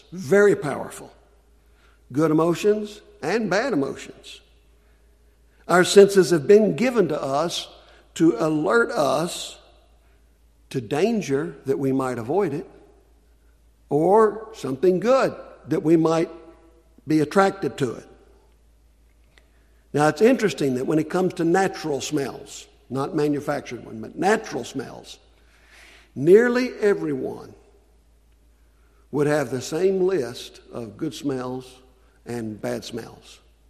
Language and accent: English; West Virginia, United States; now in Iowa, United States; And when I first came to Iowa, you know, I'm brand new to this area. I was raised in West Virginia. I didn't know anything about agriculture as it's practiced in this area.